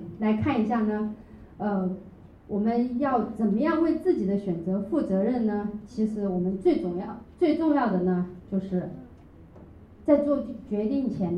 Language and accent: Chinese; China; 有时候我们中国人比较随便一点哈